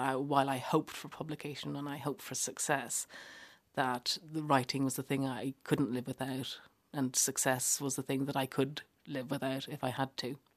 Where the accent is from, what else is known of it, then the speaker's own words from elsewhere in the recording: London, United Kingdom; I feel, you know, completely sort of Irish in the middle of that, but I feel like I'm London Irish.